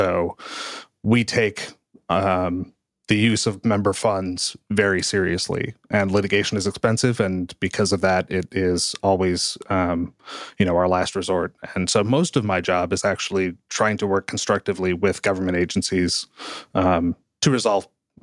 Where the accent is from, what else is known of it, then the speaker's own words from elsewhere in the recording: Missouri, United States; I'm from Missouri